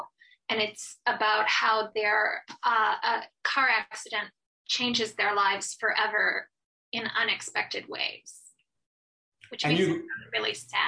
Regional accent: Midland, Michigan, United States; Well, I grew up in Michigan, in Midland, Michigan, and we always vacationed in Northern Michigan.

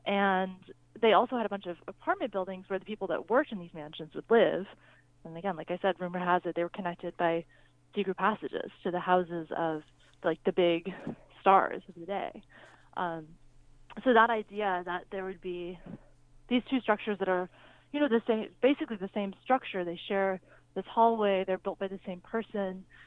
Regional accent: Hollywood, California, United States; despite, you know, growing up in Hollywood.

